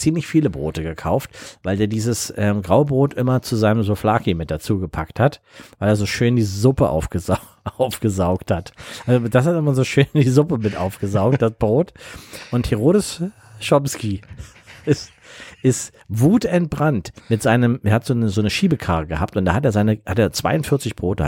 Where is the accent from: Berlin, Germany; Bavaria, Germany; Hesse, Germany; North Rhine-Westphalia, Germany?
Berlin, Germany; Wir sind ja früher als Kinder in Berlin, sind wir auch von hinten an so eine Bäckerei rangegangen.